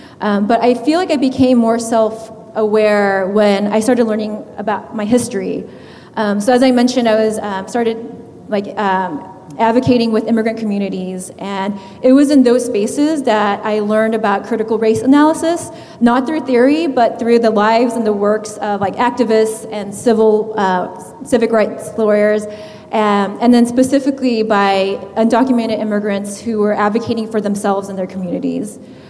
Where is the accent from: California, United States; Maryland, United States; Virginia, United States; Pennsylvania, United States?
California, United States; Cerritos; because I grew up in Cerritos. Is anybody from there? Yay! Okay. So Cerritos is a majority-minority community, right? So I grew up with lots of Asian Americans, lots of Korean friends